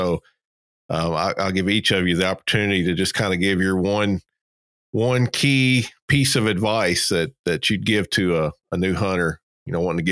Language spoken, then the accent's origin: English; Kentucky, United States; now in Georgia, United States; Yeah, and I'm a transplant. I'm originally from Kentucky, so yeah, it's definitely taken some getting used to. I've been down here, about 12 years now.